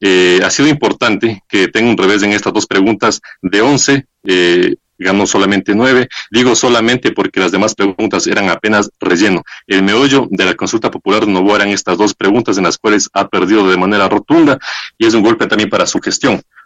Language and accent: Spanish; Ecuador; qué pena como ecuatoriano